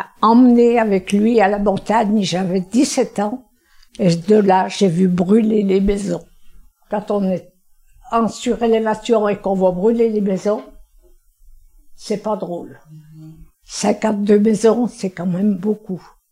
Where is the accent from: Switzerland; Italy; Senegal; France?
France; Cerdon, Auvergne-Rhône-Alpes; je suis née à Cerdon, native bien sûr, et je n'ai jamais quitté le pays. Alors, je suis là depuis, mais j'ai maintenant 96 ans bientôt.